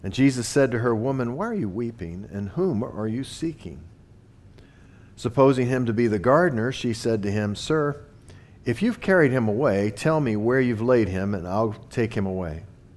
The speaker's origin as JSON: {"language": "English", "region": "the South", "country": "United States", "tie": "born or raised there", "said": "I was born and raised in the South. I ran into this all the time."}